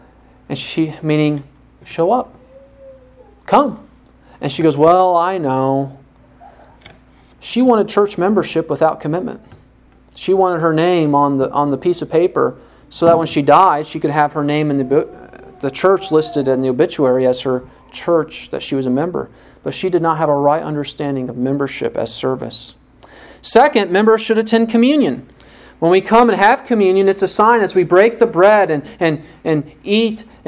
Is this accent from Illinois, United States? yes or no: yes; Waverly, Illinois, United States; I grew up in Waverly, Illinois